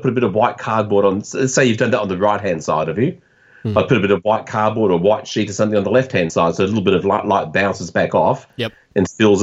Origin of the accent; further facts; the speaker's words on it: Yorkshire and the Humber, United Kingdom; Well, I'm from Yorkshire. So I am from England. Okay. I still travel on an English passport.